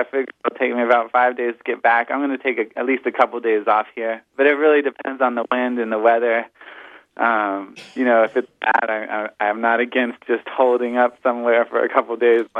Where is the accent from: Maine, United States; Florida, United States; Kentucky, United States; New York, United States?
Florida, United States; I grew up in Florida. I'm a Floridian.